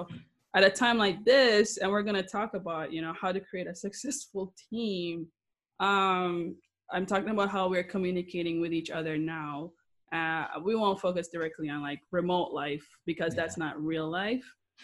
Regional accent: Jamaica; I'm originally from Jamaica, so don't ask why I did it, but I did

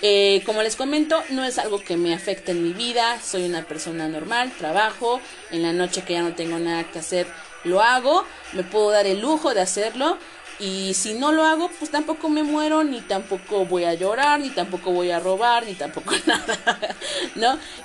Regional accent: Puebla, Mexico; a los que somos de aquí de Puebla, puedan acudir a esta manifestación

